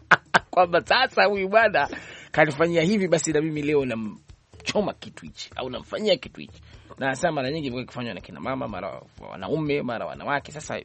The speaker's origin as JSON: {"language": "Swahili", "region": "Tanga Region", "country": "Tanzania", "said": "Si unajua mimi natokea mitaa ya Tanga bana."}